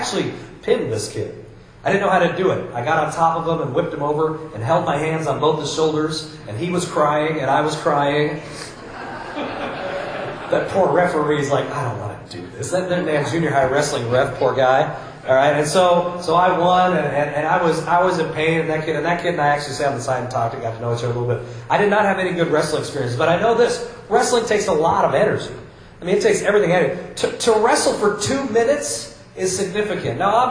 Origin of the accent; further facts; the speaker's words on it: Iowa, United States; I mean, wrestling matches, I come from Iowa.